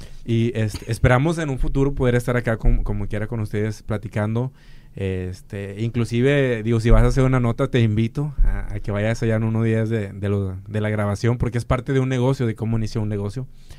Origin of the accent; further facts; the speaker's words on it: Mexico; Soy mexicano y un mexicano.